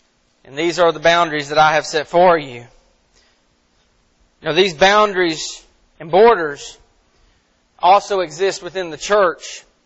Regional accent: United States; I love being an American.

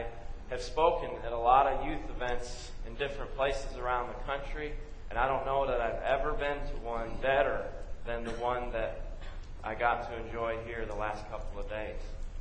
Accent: Buffalo, New York, United States; now in Texas, United States; I'm originally from Buffalo, New York, born and raised in Western New York. And where I grew up was much more like this country here, and with the tall trees and the beautiful scenery.

